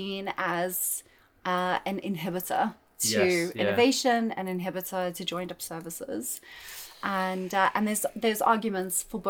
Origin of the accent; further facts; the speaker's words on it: South Africa; I've got Italian parents and I was born and raised in South Africa.